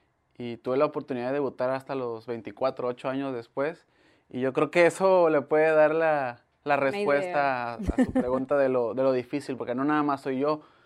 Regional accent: Tabasco, Mexico; also born or lived in Córdoba, Veracruz; yo soy nativo, yo nací en Córdoba, pero mi vida beisbolera y, bueno, me mudé muy chico a Tabasco.

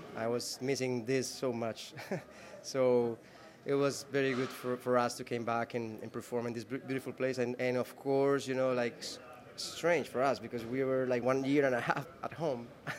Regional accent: Medellin, Antioquia, Colombia; I grew up in Medellin with my parents

